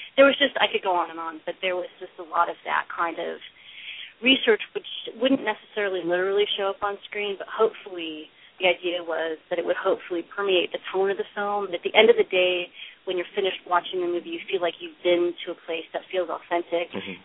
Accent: Indiana, United States; I grew up in Indiana. I didn't grow up in L.A.

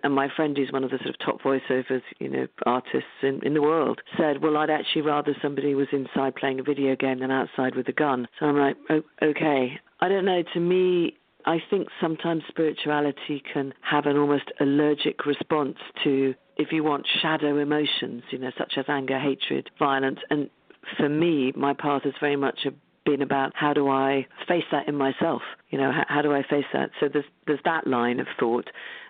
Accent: England, United Kingdom; Look, I'm a English white middle-class woman, so I'm not that acquainted with hip-hop.

